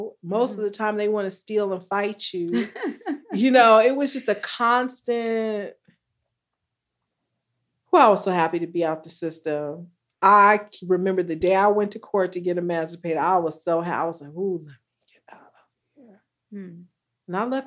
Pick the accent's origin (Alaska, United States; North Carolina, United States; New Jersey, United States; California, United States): California, United States; Hermosa Beach; I grew up in Hermosa Beach. Yeah, that's my parents' why. I grew up in Hermosa Beach.